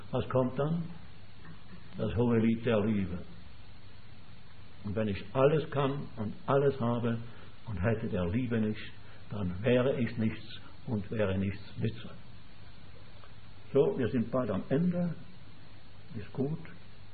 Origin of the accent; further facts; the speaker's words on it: Zürich, Zurich, Switzerland; Bei uns in der Schweiz, in Zürich, wenn man so in der Trambahn sitzt, da ist auch alles.